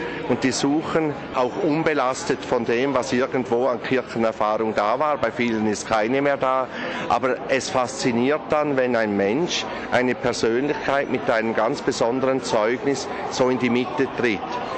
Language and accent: German; St. Gallen, Switzerland; Wir sagen halt immer als St. Galler